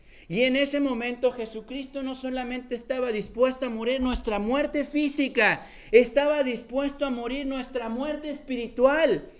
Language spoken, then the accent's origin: Spanish; central Mexico, Mexico; Yo soy del centro de México, eso es lo que se come.